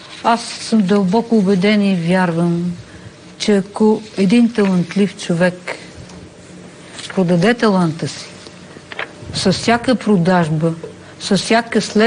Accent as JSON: {"language": "Bulgarian", "town": "Pernik", "region": "Pernik Province", "country": "Bulgaria", "tie": "born or raised there", "said": "Такива хора в родния ми град Перник има бизнесмени"}